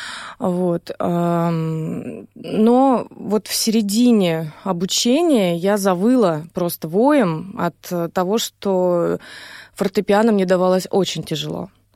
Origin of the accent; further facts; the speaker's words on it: Krasnoselkup, Yamalo-Nenets Autonomous Okrug, Russia; Мы жили в поселке Красноселькоп, где я родилась, в Ямало-Ненецком автономном округе.